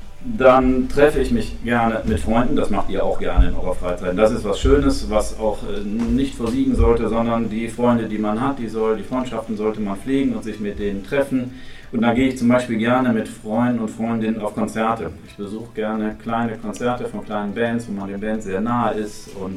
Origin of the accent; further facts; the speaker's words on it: Rhineland, Germany; Was den Vereinsfußball angeht, bin ich hier im Rheinland groß geworden